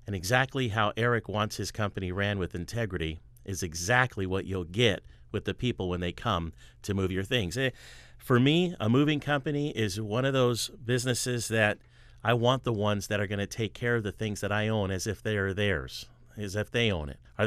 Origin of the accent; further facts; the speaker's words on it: California, United States; Just moved out here from California, born and raised in California